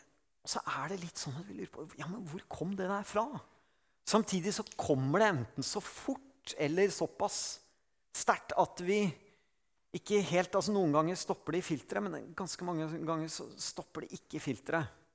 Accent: Eastern Norway, Norway; also born or lived in Bergen; som østlending

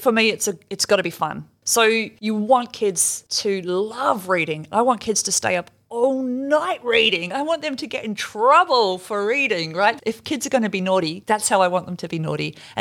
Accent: New Zealand; Yeah, so I grew up in New Zealand and that hypothermia safety was always a part of our school camp briefings.

